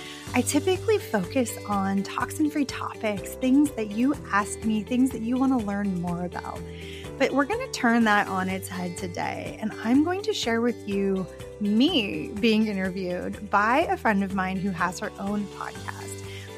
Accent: Arizona, United States; born or raised there; now in Virginia, United States

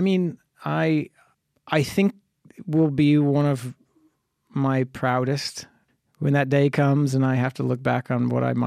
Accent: the South, United States; it's really just me as a Southerner, me as a kid from, you know, a far-right community.

